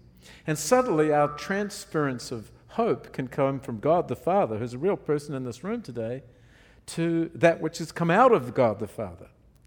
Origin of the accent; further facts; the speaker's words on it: New Zealand; I'm a New Zealander. Our economy was not affected much by those things.